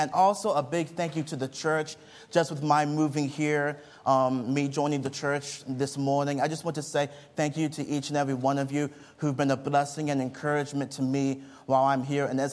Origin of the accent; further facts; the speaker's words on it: Nigeria; As many of you guys probably know, I am from Nigeria, West Africa.